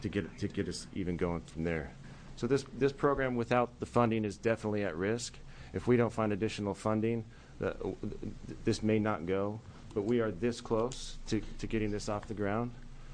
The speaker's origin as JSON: {"language": "English", "town": "Roseburg", "region": "Oregon", "country": "United States", "said": "I'm from Roseburg, Oregon, with Mercy Medical Center."}